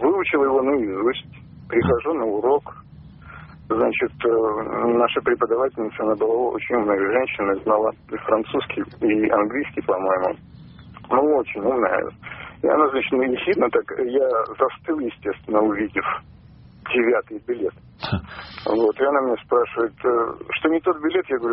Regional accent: Tolyatti, Samara Oblast, Russia; я из Тольятти.

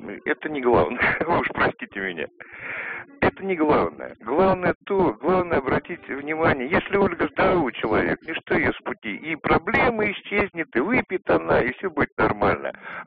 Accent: Moscow, Russia; Я из Москвы.

